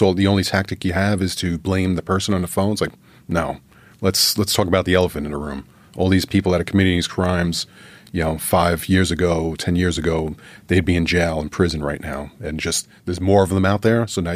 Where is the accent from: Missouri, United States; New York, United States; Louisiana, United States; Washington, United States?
New York, United States; New York City; moved away; That's how I came out here. I'm from New York City. I was recruited from out of state.